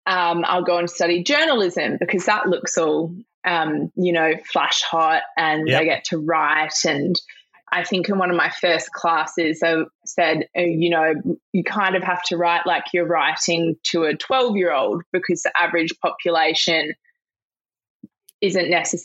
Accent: Perth, Western Australia, Australia; So I grew up in Perth. Grew up in Perth, went to school here.

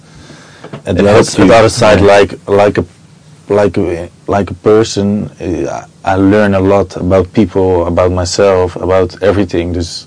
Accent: Rotterdam, South Holland, Netherlands; English is a second language; I grew up in Rotterdam. Even I'm not from the city. I was since 7. I was there every day.

